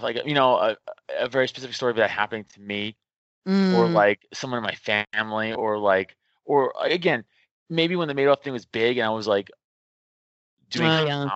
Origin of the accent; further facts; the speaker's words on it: Staten Island, New York, United States; I'm from Staten Island, so Manhattan's right across the goddamn river